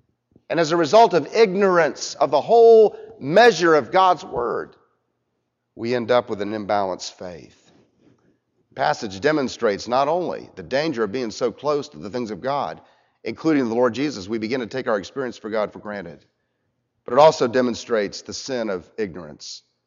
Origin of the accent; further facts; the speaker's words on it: Orlando, Florida, United States; Orlando's my hometown. I don't like to go back there.